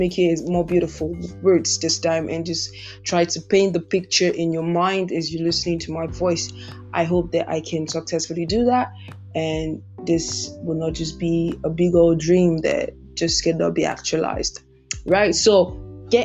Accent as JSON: {"language": "English", "country": "Nigeria", "said": "for the virtue of being a Nigerian and living in Nigeria, right?"}